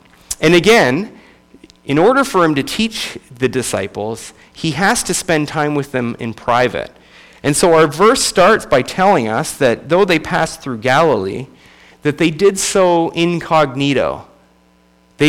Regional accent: Canada; moved away as an adult; also born or lived in Kentucky; now in United States; I'm originally from Canada. Spent the first 25 years of my life there, and then I moved to Kentucky, and I've been an American ever since.

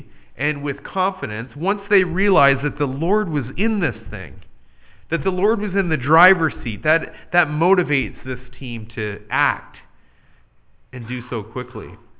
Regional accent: Ontario, Canada; moved away; also born or lived in Kentucky; I was the recipient of such a nickname when I moved to Kentucky from Ontario back in 2002.

